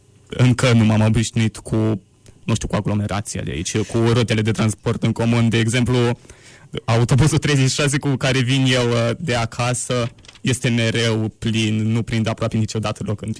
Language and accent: Romanian; Stănița, Neamț County, Romania; now in Iași, Romania; Eu vin de la Stănița, din județul Neamț.